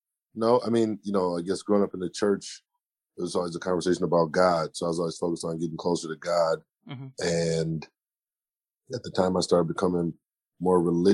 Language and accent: English; Minneapolis, Minnesota, United States; I grew up in an area that was like the old Jewish neighborhoo